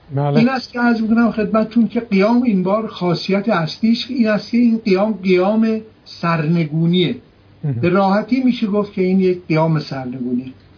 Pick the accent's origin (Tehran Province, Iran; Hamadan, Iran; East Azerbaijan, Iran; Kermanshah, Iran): Kermanshah, Iran; شما میدونید که من خودم کرمانشاهیم.